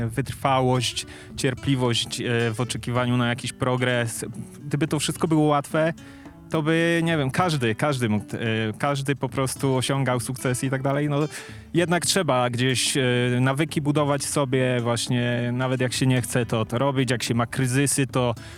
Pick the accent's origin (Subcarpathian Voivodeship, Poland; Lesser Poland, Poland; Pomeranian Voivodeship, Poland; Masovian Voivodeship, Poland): Subcarpathian Voivodeship, Poland; Rzeszów; Jestem rzeszowianinem od urodzenia, mieszkam na Podkarpaciu od urodzenia